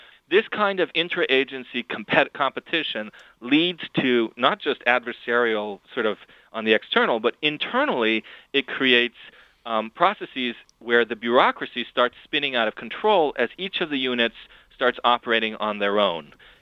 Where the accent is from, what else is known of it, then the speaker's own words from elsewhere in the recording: Iran; I grew up in Iran. I'm Iranian, and I grew up under the Shah.